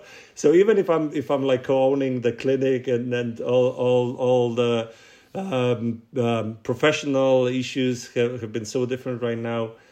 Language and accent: English; Poland; English is a second language; So I said, I'm from Poland.